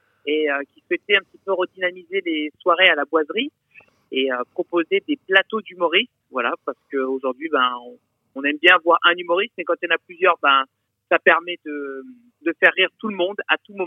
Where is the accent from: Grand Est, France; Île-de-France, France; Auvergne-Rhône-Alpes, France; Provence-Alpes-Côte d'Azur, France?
Auvergne-Rhône-Alpes, France; Grenoble; Moi je suis de Grenoble